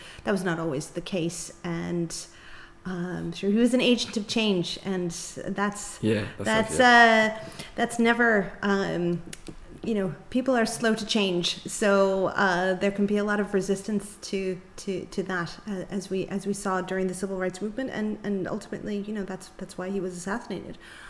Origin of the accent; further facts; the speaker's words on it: United States; when you're a child growing up in the United States is always presented as the best country in the world